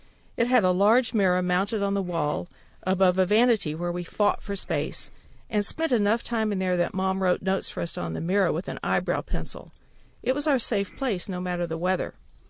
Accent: Dallas, Texas, United States; My hometown of Dallas, Texas is right in the middle of what they call Tornado Alley.

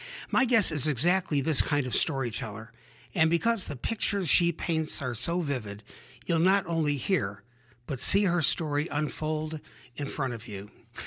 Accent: Cleveland Heights, Ohio, United States; Ellen and I are friends, and we grew up in Cleveland Heights, Ohio. We went to high school together and college

